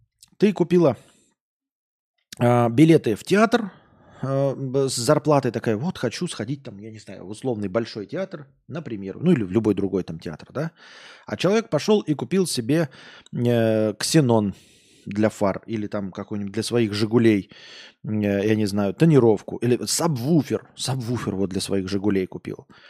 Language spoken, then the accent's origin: Russian; Minsk, Belarus; Я из Минска, мы так с мужем купили, там с мужем купили квартиру